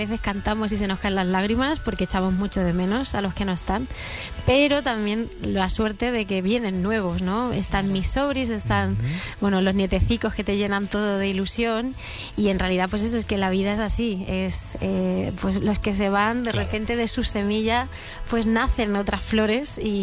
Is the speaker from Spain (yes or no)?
yes; Letur, Castilla-La Mancha, Spain; Yo llevo todos estos años pasando la Navidad en mi pueblo, en Letur, ¿sí? En la Sierra del Segura de Albacete.